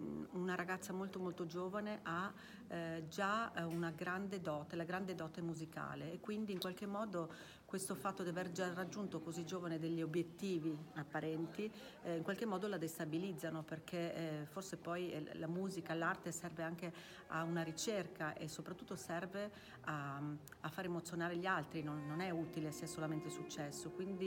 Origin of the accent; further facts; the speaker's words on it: Veneto, Italy; Beh, io sono veneta e della bassa veronese, quindi queste zone sicuramente mi ricordano tantissimo